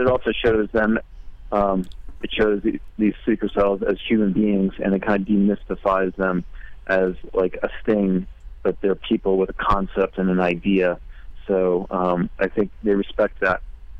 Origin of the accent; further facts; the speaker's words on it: New York, United States; I grew up in New York.